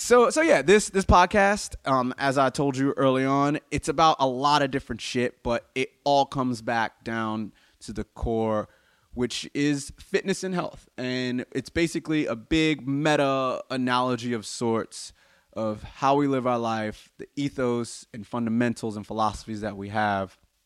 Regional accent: United States; He's obviously English. I'm obviously American.

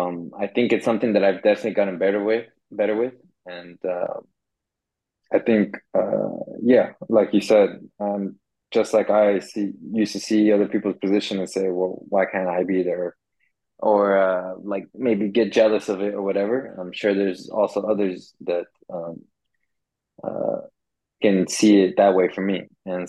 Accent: Houston, Texas, United States; now in Sweden; I'm a footballer, Colombian American, and I am from Houston, Texas. Now in Sweden.

